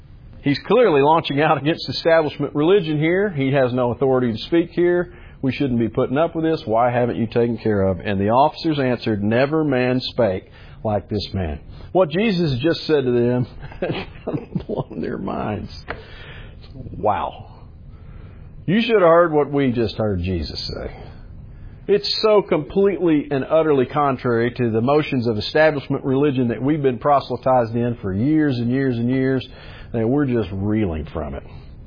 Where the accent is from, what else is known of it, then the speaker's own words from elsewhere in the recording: Fort Smith, Arkansas, United States; born there; I was born in Fort Smith, Arkansas. I spent a couple of years there. I don't remember anything about it.